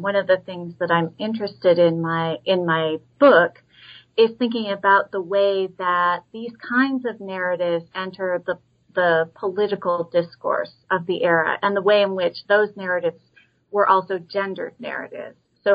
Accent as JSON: {"language": "English", "town": "Portland", "region": "Oregon", "country": "United States", "tie": "born or raised there", "said": "notably it began in my hometown of Portland, Oregon"}